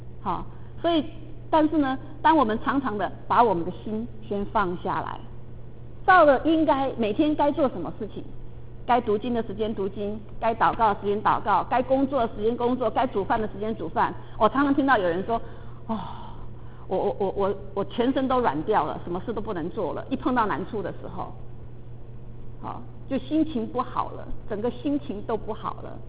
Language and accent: Chinese; China; 甚至我们中国人本身就是一个很比较害羞的哈